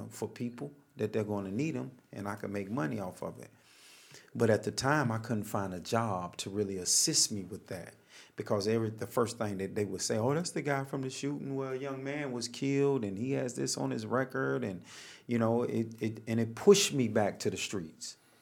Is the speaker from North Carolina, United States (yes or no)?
yes; Charlotte, North Carolina, United States; I was born right here in Charlotte, North Carolina, on the west side of town. Actually, I've lived all over Charlotte